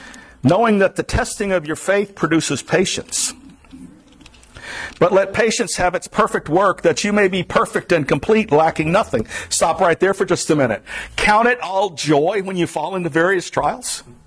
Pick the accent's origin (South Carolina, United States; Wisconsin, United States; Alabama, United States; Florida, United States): Florida, United States; I grew up in the Everglades. I am from the swamps.